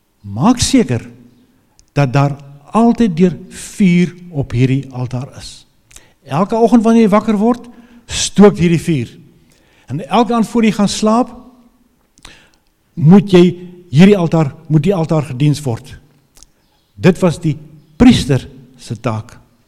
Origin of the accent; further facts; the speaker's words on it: Eswatini; now in South Africa; ek is gebore en getoe in Swaziland op 'n plaas. Nou nie dink ek is 'n boetie van die plaas nie, ek het daar ontgroei.